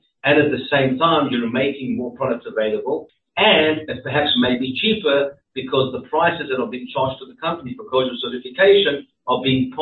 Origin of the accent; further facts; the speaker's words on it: South Africa; I am South African, proudly South African